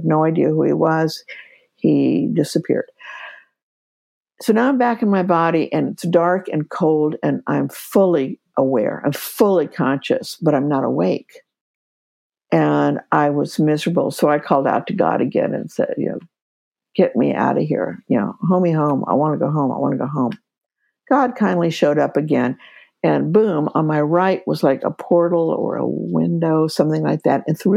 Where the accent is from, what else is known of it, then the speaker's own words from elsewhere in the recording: Kansas, United States; now in Seattle, United States; But I wound up in Seattle, Washington, which then as now is called the Emerald City. So I came from Kansas